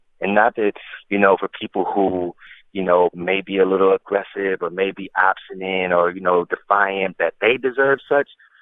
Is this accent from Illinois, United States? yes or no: no; Saint Paul, Minnesota, United States; know that's from my community, my neighborhood. You know, their family is super close to my family. We're all from the Rondo community.